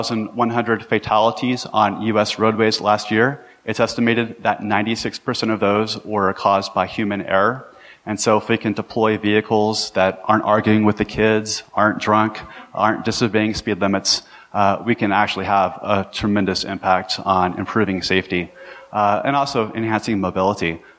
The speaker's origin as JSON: {"language": "English", "region": "Texas", "country": "United States", "said": "Now, I'm from Texas, and if you Montanans are anything like us, you love your cars and you love your open roads."}